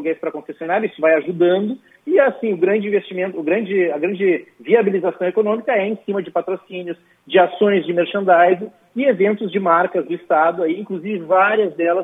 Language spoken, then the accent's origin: Portuguese; Porto Alegre, Rio Grande do Sul, Brazil; Eu, pessoalmente, sou gaúcho de Porto Alegre, apesar da minha mãe ter nascido na Estância, né, em Boa Vista, na Boa Vista do Cadeado, em Cruz Alta.